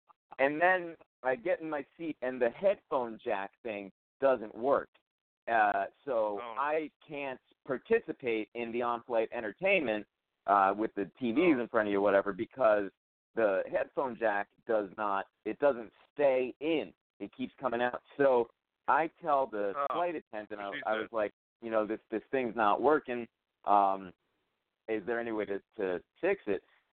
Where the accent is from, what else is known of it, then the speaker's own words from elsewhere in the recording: Brooklyn, New York, United States; and then I tell her no, I'm from Brooklyn, and stuff.